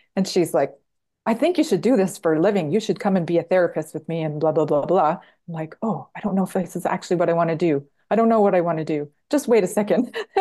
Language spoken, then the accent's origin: English; Mission, British Columbia, Canada; Yeah, I lived in Mission. So I grew up in Mission.